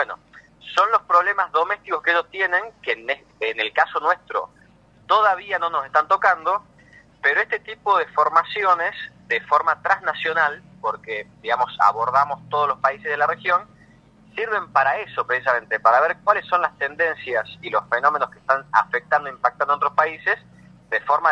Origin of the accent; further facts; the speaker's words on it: Tucumán, Argentina; con las rutas 9 y 34, que puntualmente nos tocan como tucumanos.